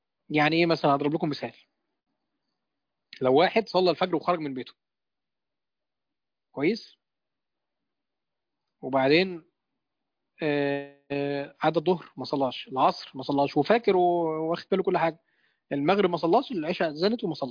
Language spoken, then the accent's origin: Arabic; Egypt; now in Saudi Arabia; يعني بالذات عندنا في مصر، يعني يعني انتوا عارفين هنا مثلا، انا في السعوديه، انا عايش في السعوديه